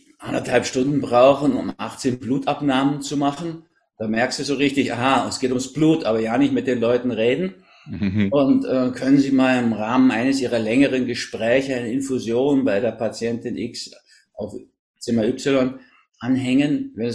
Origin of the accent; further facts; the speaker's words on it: Berlin, Germany; also born or lived in Hamburg; Ich bin so eine Mischung aus Berlin und Hamburg, in Berlin geboren.